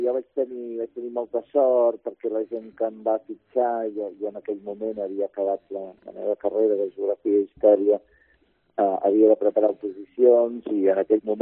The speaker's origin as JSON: {"language": "Catalan", "town": "Palafrugell", "region": "Catalonia", "country": "Spain", "tie": "born there", "said": "Vaig néixer a Palafrugell, ja fa molt de temps."}